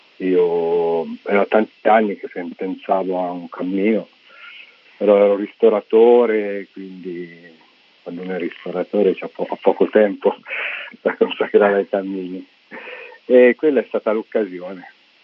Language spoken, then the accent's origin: Italian; Umbria, Italy; Io sono originario del Trasimeno, il lago Trasimeno